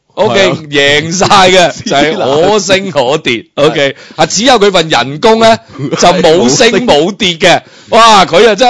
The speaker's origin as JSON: {"language": "Cantonese", "country": "Hong Kong", "said": "呢样嘢系我香港人乐见噶嘛，"}